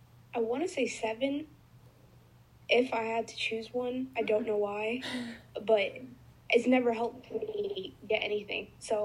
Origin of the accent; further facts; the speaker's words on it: Ethiopia; I'm from Ethiopia, so a lot of our culture is based around like the Orthodox religion.